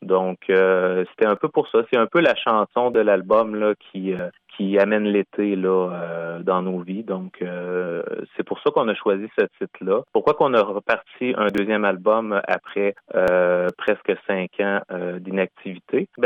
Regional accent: Sorel-Tracy, Quebec, Canada; vu que nous, on vient de Sorel-Tracy, au Québec

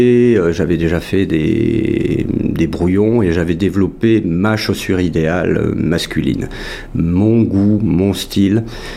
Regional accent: France; Mais il est certain qu'ici, en tant que Français, oui, c'est un savoir-faire.

